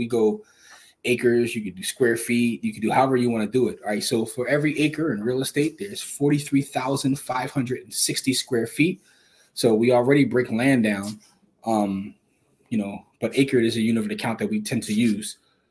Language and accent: English; Philadelphia, Pennsylvania, United States; my perspective as being a Philadelphian living in a dense city